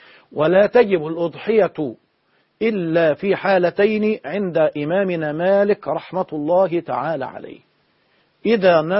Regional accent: Egypt; لكن عندنا في مصر حاجة اسمها الوصية الواجبة قانونا.

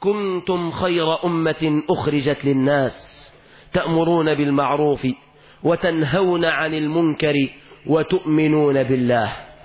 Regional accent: Egypt; اللهم احفظ بلادنا مصر من الفتن ما ظهر منها وما بطن،

